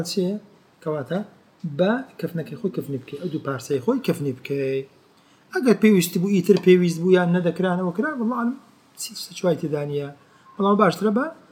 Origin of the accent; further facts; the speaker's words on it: Palestine; وأنا فلسطيني